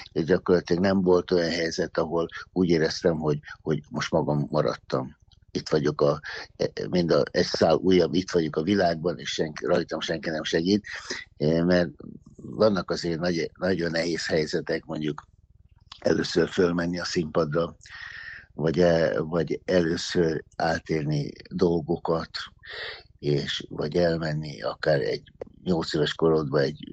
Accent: Rákospalota, Budapest, Hungary; born there; Nem, Rákospalotán születtem jó régen, és akkor ott gyakorlatilag mindenki valamilyen szinten vallásos volt, hívő, katolikus volt.

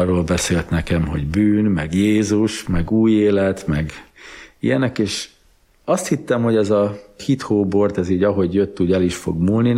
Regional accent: Subotica, Vojvodina, Serbia; Szabadkán születtem és nőttem fel.

